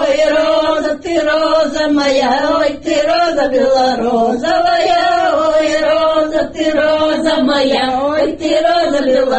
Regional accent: Adyshevo, Russia; Я из Адышева родом, выросла в бедной семье, без отца, с 5 лет.

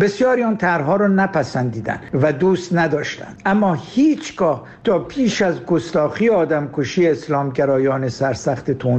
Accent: Iran; now in Paris, France; به عنوان یک ایرانی فرانسوی

